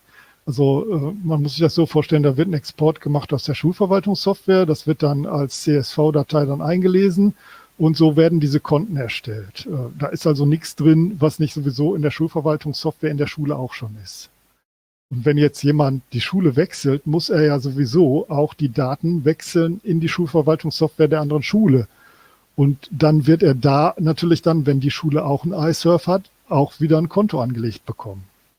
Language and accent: German; North Rhine-Westphalia, Germany; ich bin ja aus NRW